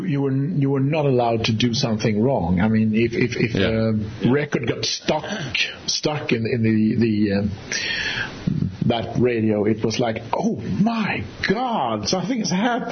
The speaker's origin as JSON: {"language": "English", "town": "Ludvika", "region": "Dalarna County", "country": "Sweden", "tie": "born or raised there", "second_language": "English", "lives_now": "Skåne, Sweden", "said": "I moved from my hometown, which is called Ludvika, and it's quite far up north in Sweden, to Skåne, where I live now, which is a province in the very south"}